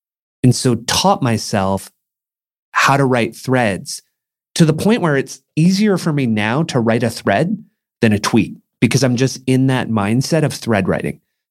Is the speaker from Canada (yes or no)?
yes; Mission, British Columbia, Canada; as a kid growing up in Mission, let's say with ADHD, who never did well in school, and lower middle class